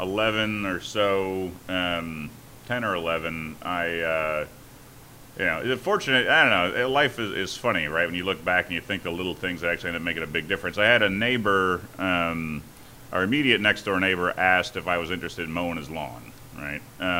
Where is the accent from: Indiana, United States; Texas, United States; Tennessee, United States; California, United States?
Indiana, United States; Griffith; Griffith, Indiana.